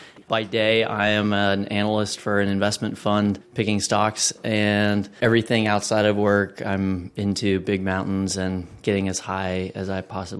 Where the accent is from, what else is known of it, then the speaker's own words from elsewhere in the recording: Loveland, Colorado, United States; I grew up in Loveland, Colorado, near Denver's altitude, about 5,000 feet. And I would go back home to try to run 5Ks there.